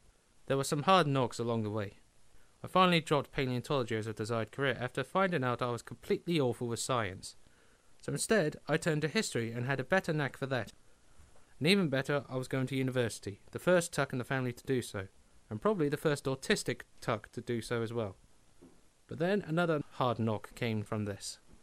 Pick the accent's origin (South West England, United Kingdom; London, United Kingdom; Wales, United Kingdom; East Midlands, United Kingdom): Wales, United Kingdom; Treorchy; also born or lived in Weymouth; Then in 2002, my family moved to Wales, Treorchy in particular, away from the home I was born in Weymouth.